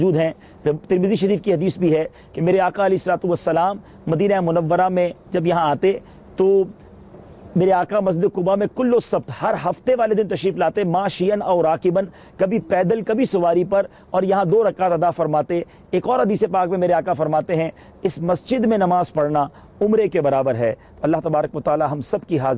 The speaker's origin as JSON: {"language": "Urdu", "town": "Karachi", "region": "Sindh", "country": "Pakistan", "said": "ہم باب المدینہ کراچی سے ہیں۔"}